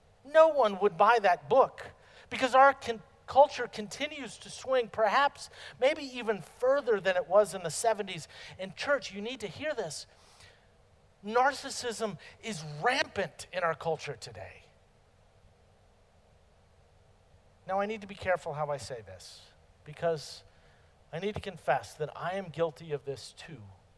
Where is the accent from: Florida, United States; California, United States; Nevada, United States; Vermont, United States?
California, United States; Maybe it's because I'm from California where everyone is spiritual but not religious.